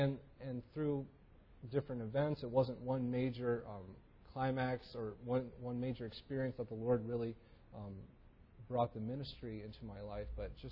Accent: Frederick, Maryland, United States; For most of my life, almost all of it, I grew up in Frederick, Maryland, and that is my home.

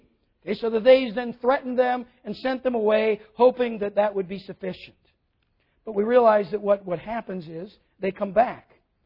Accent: United States; Okay, I'm an American. And I am just intensely grateful that I live here and not in Afghanistan or Pakistan or wherever it might be.

